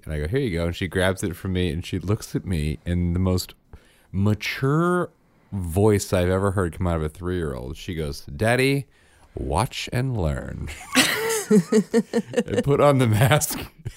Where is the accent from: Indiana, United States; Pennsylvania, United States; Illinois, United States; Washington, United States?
Illinois, United States; Chicago; accent: Chicago; Hi, I'm from Chicago, Illinois. This is what we sound like in the Midwest.